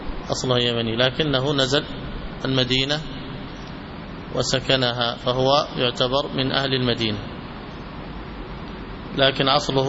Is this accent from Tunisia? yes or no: no; Syria; فين حمص؟ سوريا. أنا شامي.